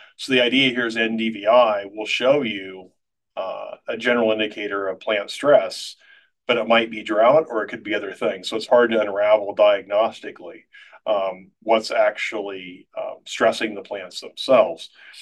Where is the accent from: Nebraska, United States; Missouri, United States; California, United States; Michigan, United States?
Nebraska, United States; Falls City; I'm also a native Nebraskan, so I'm originally from Falls City, Nebraska.